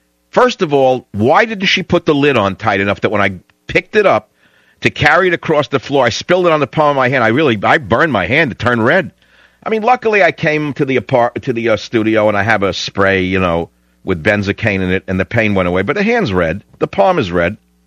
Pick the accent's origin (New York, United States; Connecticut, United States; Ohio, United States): New York, United States; born or raised there; now in San Francisco, United States